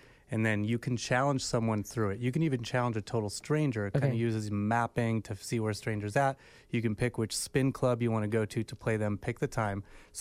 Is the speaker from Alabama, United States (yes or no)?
no; Gurnee, Illinois, United States; So I grew up in the northern suburbs at Gurnee, Illinois, Wisconsin border.